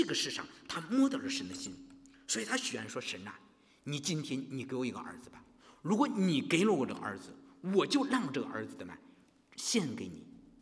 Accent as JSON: {"language": "Chinese", "country": "China", "said": "我中国人，大陆的人可能说"}